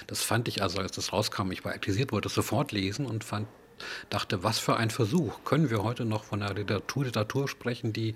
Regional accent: Hesse, Germany; Ich komme aus einem kleinen Ort im Hessischen

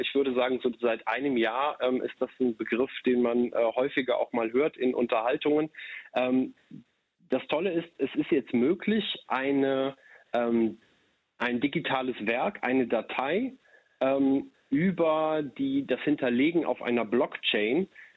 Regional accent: Cologne, North Rhine-Westphalia, Germany; born there; kenne ich als gebürtiger Kölner jetzt nur zu gut

